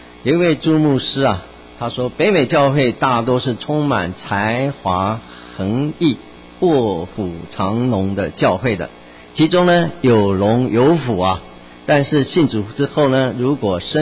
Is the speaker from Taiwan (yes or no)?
yes; Taiwan; 我是来自台湾的